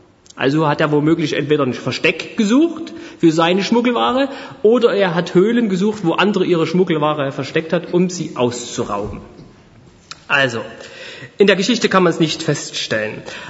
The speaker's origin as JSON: {"language": "German", "region": "Saxony", "country": "Germany", "lives_now": "Monheim am Rhein, Germany", "said": "ich werde im November 39 Jahre alt und bin ein Erzgebirgler. Also ich komme aus Sachsen, wohne aber seit 2011 fast durchgängig in den alten Bundesländern und wohne jetzt seit 2017 in Monheim am Rhein, weil ich geheiratet habe."}